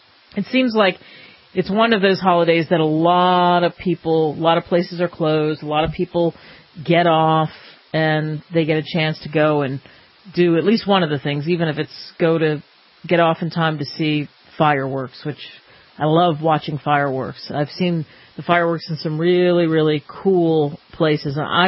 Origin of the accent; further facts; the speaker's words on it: Pennsylvania, United States; I grew up outside of Philadelphia and spent a ton of time in Philly